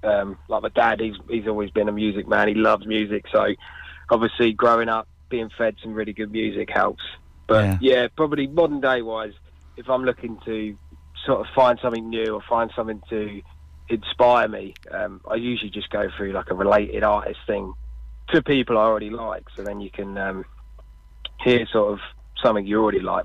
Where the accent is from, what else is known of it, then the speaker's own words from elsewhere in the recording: Cambridge, East of England, United Kingdom; I'm the outsider from Cambridge, so it's quite local.